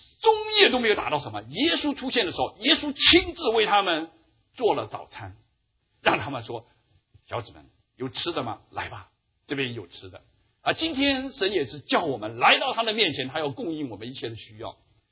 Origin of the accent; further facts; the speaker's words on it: China; 我们中国人说坐宝座我不稀罕